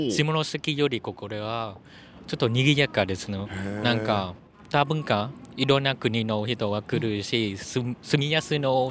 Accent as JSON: {"language": "Japanese", "country": "Vietnam", "second_language": "Japanese", "lives_now": "Japan", "said": "ベトナムから来ました。"}